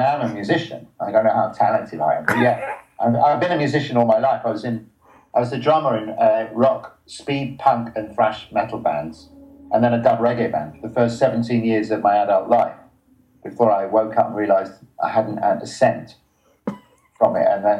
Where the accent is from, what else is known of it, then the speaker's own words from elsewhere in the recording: United Kingdom; but I'm British